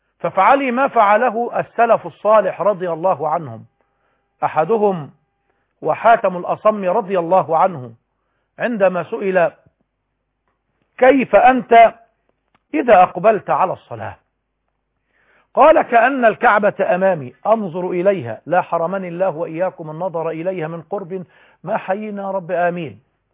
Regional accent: Egypt; بنهرج بالمعنى العام عندنا في مصر

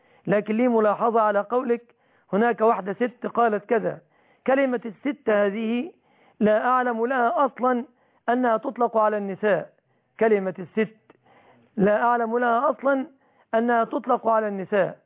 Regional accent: Egypt; اما اللحوم التي تشترى من الجزارين في بلادنا مصر فبلادنا والحمد لله مسلمة

